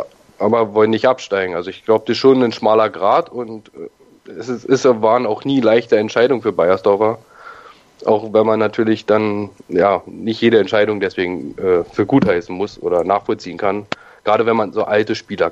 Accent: Berlin, Germany; ich komme ja aus Berlin

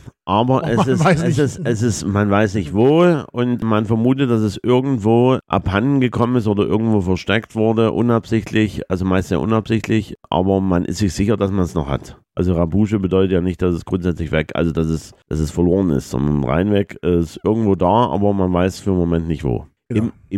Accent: Saxony, Germany; Genau, und außerdem kommen wir beide aus Sachsen

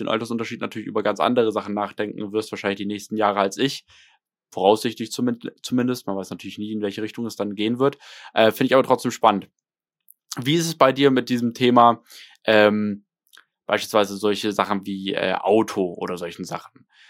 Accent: Germany; Ich bin so happy, in diesem Land groß geworden zu sein.

